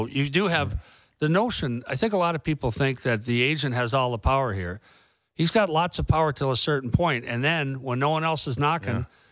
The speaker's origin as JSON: {"language": "English", "town": "Minneapolis", "region": "Minnesota", "country": "United States", "said": "You know, I'm from Minneapolis. There's no Russian community there I'm aware of."}